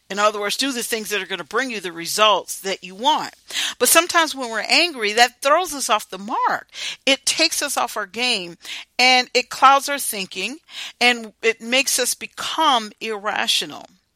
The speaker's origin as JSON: {"language": "English", "country": "United States", "said": "not just as a veteran, but as an American"}